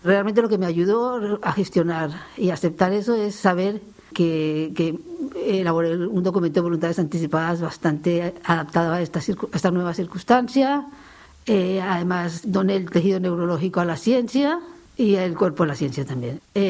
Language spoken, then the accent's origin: Spanish; Colombia; moved away; also born or lived in Italy; Soy de origen colombiano, allí en Colombia trabajé en cuidado intensivo neonatal. En Italia estuve en un hospital de cirugía cardíaca